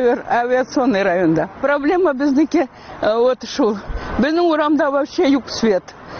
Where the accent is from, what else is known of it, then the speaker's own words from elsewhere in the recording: North Ossetia–Alania, Russia; now in Kazan, Russia; килдем мин Осетиядан.